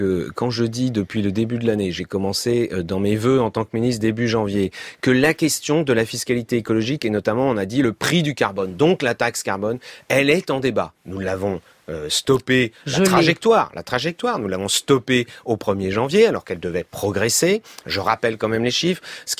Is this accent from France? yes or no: yes; Nantes, Pays de la Loire, France; je suis voisin d'Angers en tant que Nantais.